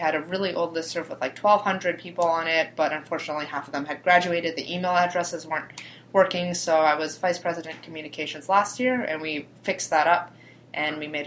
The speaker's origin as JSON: {"language": "English", "town": "Scarborough", "region": "Ontario", "country": "Canada", "said": "I'm from Scarborough, and that's why I came here."}